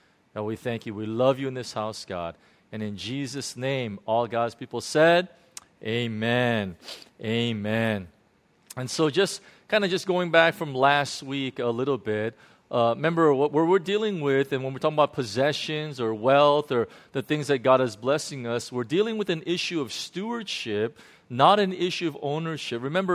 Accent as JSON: {"language": "English", "country": "United States", "said": "because I'm American, I was thinking 100,000 US dollars."}